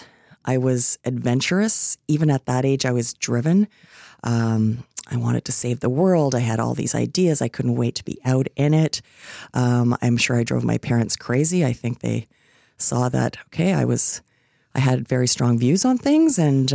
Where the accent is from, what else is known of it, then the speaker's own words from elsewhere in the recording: Ontario, Canada; also born or lived in Ireland; So I was 4 years old. We moved from Ireland to Canada. My dad was a miner. So we moved to a small town in northwestern Ontario called Manitowoc.